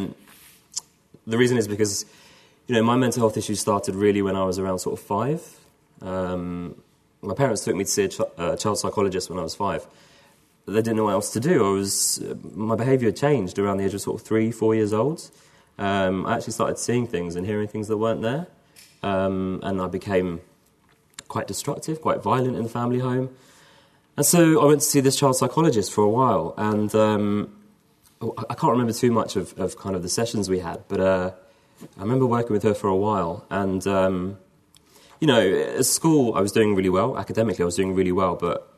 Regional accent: London, United Kingdom; So I'm from London, and I was going to go off to Manchester

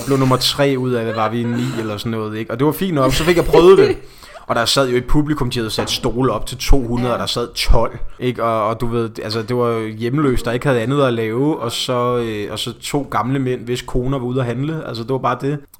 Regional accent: Slagelse, Zealand, Denmark; Og så musikhus hjemme i Slagelse. Det lyder ikke så stort, men der kan stadigvæk sidde næsten 500 mennesker

